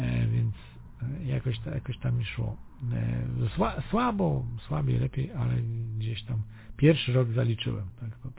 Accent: Lublin, Lublin Voivodeship, Poland; bo ja z Lublina pochodzę

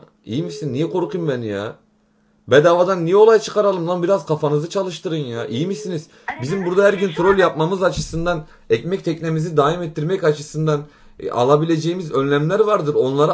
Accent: Tarsus, Mersin, Turkey; now in Istanbul, Turkey; Ben Tarsus'ta doğup büyüdüm. Sonradan İstanbul'a taşındık.

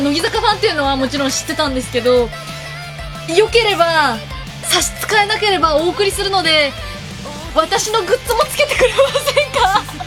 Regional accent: Tohoku, Japan; 東北出身ですって言った薄いつながりしかないこんな私なんですけど

